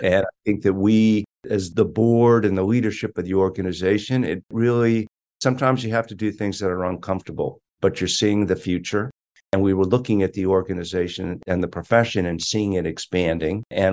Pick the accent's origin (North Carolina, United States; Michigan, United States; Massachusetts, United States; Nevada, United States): Massachusetts, United States; Boston; I am a Bostonian. I had every intention of going back to Boston.